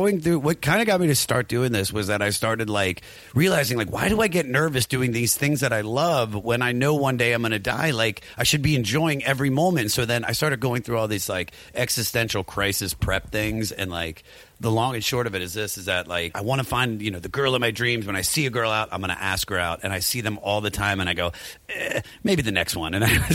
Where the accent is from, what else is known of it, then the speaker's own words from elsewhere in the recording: Maryland, United States; accent: Maryland; But it just with my Maryland